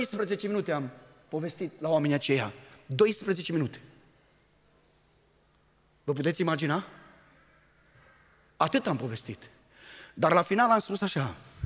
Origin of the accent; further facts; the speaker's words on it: Romania; Dar le-am spus, eu am venit din România, în Cambodgia, să le povestesc despre un alt om.